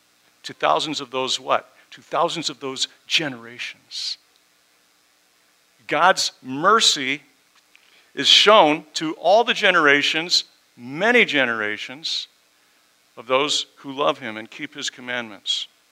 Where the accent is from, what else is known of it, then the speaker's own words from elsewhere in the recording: Southern United States, United States; I was raised partly in the South and attended a school in the 1960s in the South